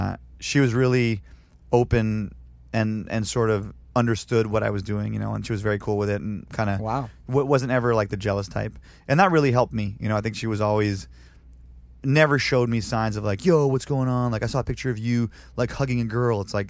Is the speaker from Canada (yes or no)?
yes; Canada; now in United States; No, I'm not. I'm still a Canadian citizen.